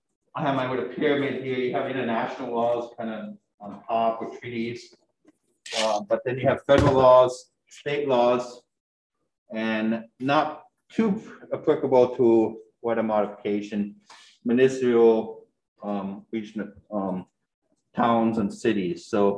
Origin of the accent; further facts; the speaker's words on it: Michigan, United States; You know, I grew up in Northern Michigan, so it's the Packers or the Lions.